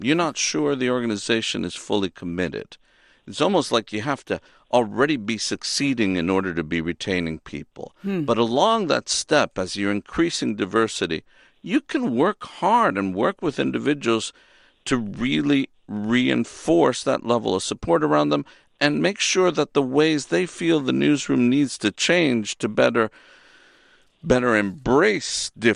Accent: Miami, Florida, United States; I grew up in Miami where I listened to Spanish language radio.

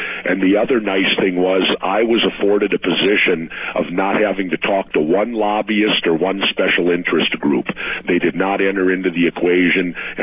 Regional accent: Minneapolis, Minnesota, United States; And if you look at my life, I come from middle class Minnesota. I grew up in South Minneapolis.

